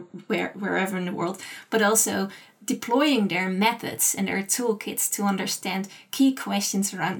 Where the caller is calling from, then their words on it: Windsor, South East England, United Kingdom; calling in from Windsor in the UK.